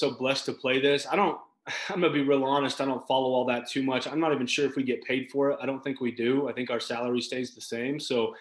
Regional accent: Wiggins, Colorado, United States; I'm from Wiggins, Colorado, town of 800 people, country town.

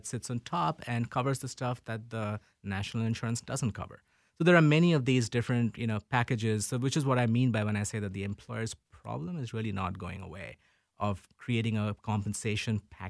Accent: Mumbai, Maharashtra, India; moved away as an adult; also born or lived in Appleton; now in Minneapolis, United States; I grew up in Bombay, India, and I came to Wisconsin for my undergrad. Appleton, Wisconsin. And then Minneapolis.

